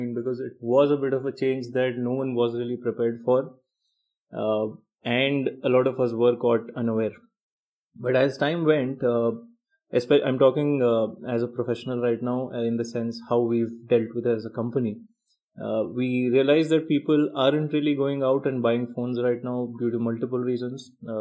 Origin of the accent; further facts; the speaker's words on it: India; As an Indian, it's almost your duty to love that sport, to know about it since the time you're born.